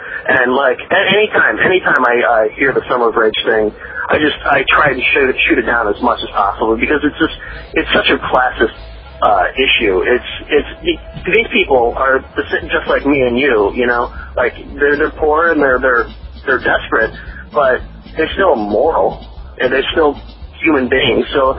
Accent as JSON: {"language": "English", "town": "Springfield", "region": "Illinois", "country": "United States", "tie": "born or raised there", "said": "I actually tried to start a cop watch in my hometown, Springfield, Illinois, which is just 100,000 people."}